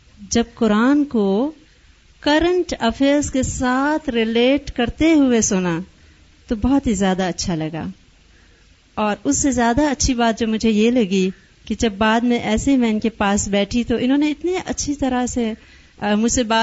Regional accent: Peshawar, Khyber Pakhtunkhwa, Pakistan; now in Islamabad, Pakistan; اور میں اسلام آباد سے آئی ہوں. میری پیدائش اور بیسک تمام ایجوکیشن پشاور میں ہی ہوئی اور بیسیکلی میں این ڈبلیو ایف پی سے ہوں.

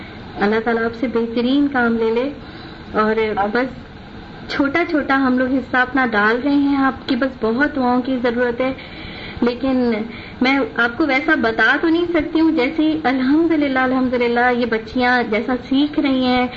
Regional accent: Thatta, Sindh, Pakistan; میں ڈسٹرکٹ ٹھٹا سے آئی ہوں اور ابھی فورتھ پیج میں زیر تعلیم ہوں. جی استاد میں ہاسٹل میں رہتی ہوں

